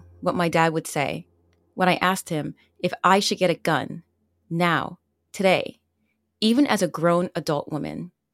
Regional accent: New Jersey, United States; I grew up on the Jersey Shore in the 90s and early 2000s.

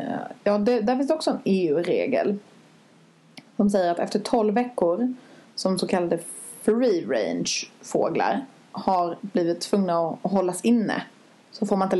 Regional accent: Skåne, Sweden; För jag kommer från Skåne.

